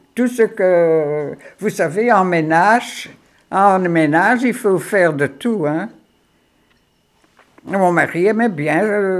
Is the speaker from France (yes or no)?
no; Molenbeek, Brussels-Capital Region, Belgium; père est de descendante française et ma mère est flamande. Donc... Je suis bruxelloise. Je n'ai jamais habité Bruxelles. J'ai toujours habité Molenbeek.